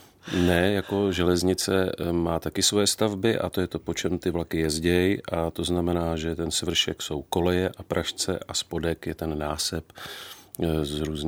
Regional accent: Ostrava, Moravian-Silesian Region, Czechia; podařilo se mi udělat přijímací zkoušky na stavební průmyslovku v Ostravě, odkud pocházím.

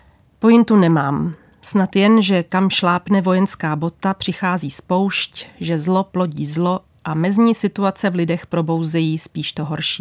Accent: Plzeň, Plzeň Region, Czechia; born there; A přestože jsem se narodila v Plzni

